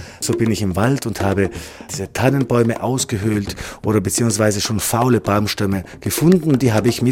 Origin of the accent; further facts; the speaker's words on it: Trentino-Alto Adige, Italy; Ich stamme aus dem Gardertal, aus den Alpen der Dolomiten und da haben wir natürlich viele Bäume